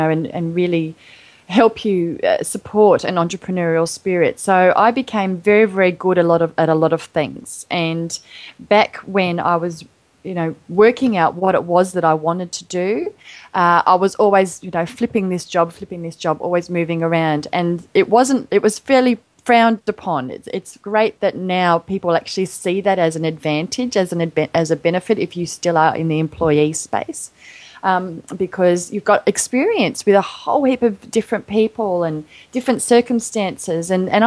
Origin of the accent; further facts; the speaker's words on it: New South Wales, Australia; born there; also born or lived in Canberra; I was born in New South Wales, girl, but I started out in Canberra